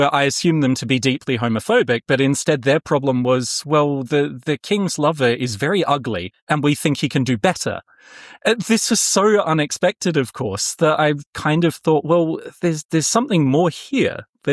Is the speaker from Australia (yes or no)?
yes; Adelaide, South Australia, Australia; now in Germany; I'm an Australian. You might be able to tell that I'm not a German by my accent and my name. That means that I was raised on and I was educated on Kaurna land in what's now known as Adelaide in South Australia.